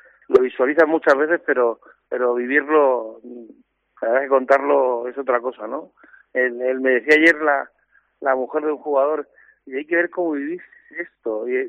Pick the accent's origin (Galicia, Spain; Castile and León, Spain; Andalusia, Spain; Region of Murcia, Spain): Region of Murcia, Spain; Cartagena; somos cartageneros y queremos estar aquí